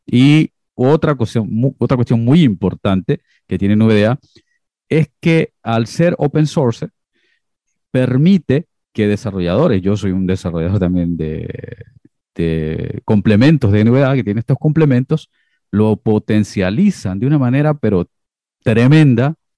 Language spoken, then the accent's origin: Spanish; Esmeraldas, Ecuador; Yo soy costeño, soy esmeraldeño